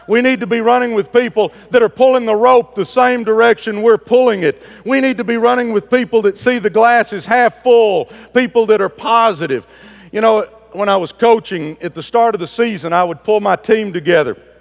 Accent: Dallas, Texas, United States; I grew up in Pleasant Grove in southeast Dallas, and my mom worked in a sewing factory for minimum wage. We were poor, had no dad around.

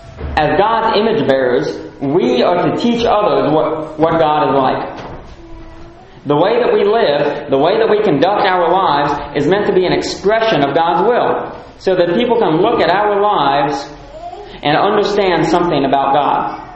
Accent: Philippines; I grew up in the Philippines in a very international community.

